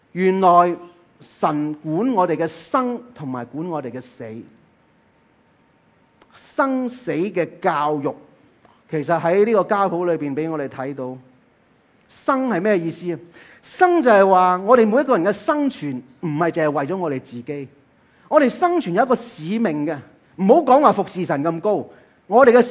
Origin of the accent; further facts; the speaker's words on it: China; 我哋中国人呢原本係好避讳死亡啊